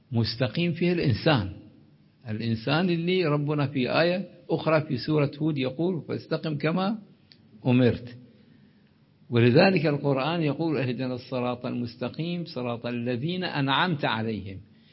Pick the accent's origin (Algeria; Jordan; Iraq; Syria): Iraq; وحتى قضيتي مو قضية بلدي العراق